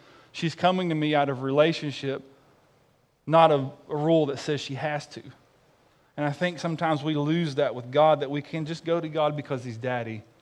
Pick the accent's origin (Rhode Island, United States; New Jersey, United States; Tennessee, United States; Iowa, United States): Tennessee, United States; moved away as an adult; I grew up in East Tennessee, before I moved here 20 years ago.